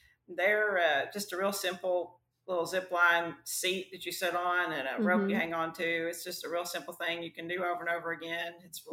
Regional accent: Hartselle, Alabama, United States; So I grew up in Hartselle, actually, but I did move away for a little while and went to college in Tennessee.

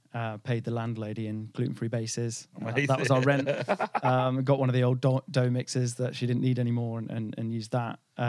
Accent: Oxford, South East England, United Kingdom; also born or lived in Bristol; I grew up in Oxford, so I moved back from Bristol to Oxford, yeah, after I graduated.

